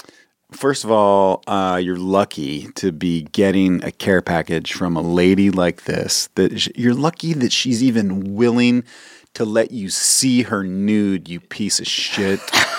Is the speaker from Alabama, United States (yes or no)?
no; Alexandria, Virginia, United States; born there; Oh, yeah. I was born in Alexandria Hospital. Shout out.